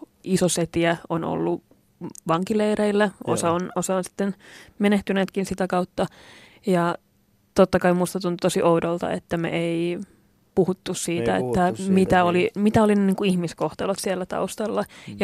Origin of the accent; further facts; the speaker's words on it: Lahti, Päijät-Häme, Finland; mä oon kasvanut Lahdessa, siellä oli Hennalan vankileirit. Mä oon itse asiassa kotoisin alueelta, joka oli Metsäkangas, ja siellä oli Kärpäsen koulu. Mä oon käynyt ala-asteeni Kärpäsen koulussa